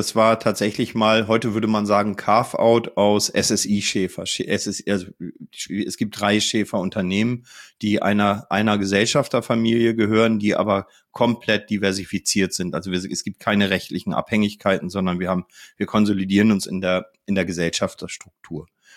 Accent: Northern Germany, Germany; ich bin ja Norddeutscher auch.

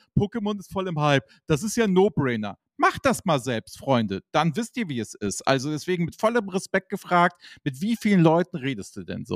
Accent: Hamburg, Germany; ich als Hamburger fahr da raus

